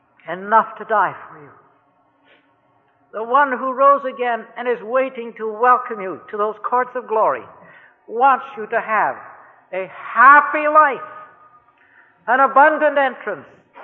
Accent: Canada; Well, I said, "Lady, I'm from Canada, but I'm more interested in where I'm going than where I came from."

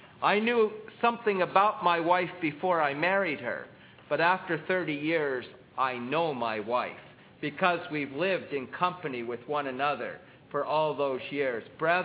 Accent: Canada; But growing up in Canada, we learned a great deal about the British royal family.

